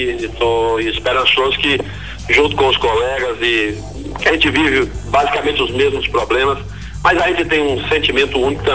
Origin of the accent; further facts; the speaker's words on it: Condeúba, Bahia, Brazil; Sou nascido e criado em Condeúba, uma terra pela qual eu tenho um amor muito grande.